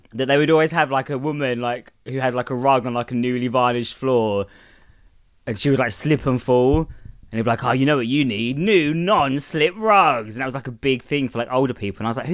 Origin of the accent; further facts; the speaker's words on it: Newham, London, United Kingdom; born there; I was born in fucking Newham General, mate, in fucking heart of East London.